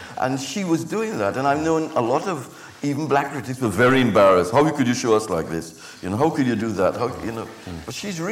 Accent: Trinidad & Tobago; it's something that I've learned growing up in Trinidad, too.

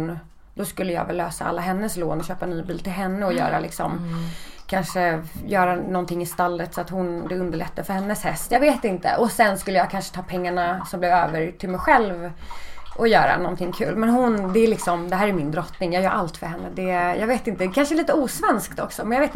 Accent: Haninge, Stockholm County, Sweden; Jag är från Stockholm. Mm. Jag är uppvuxen i Haninge.

